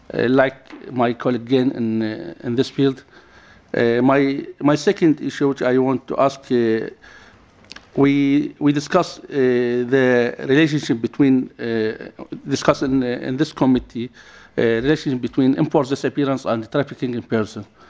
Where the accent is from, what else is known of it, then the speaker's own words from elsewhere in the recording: Iraq; The first one, I'm from Iraq, so I have many colleagues who are working in the mass graves field.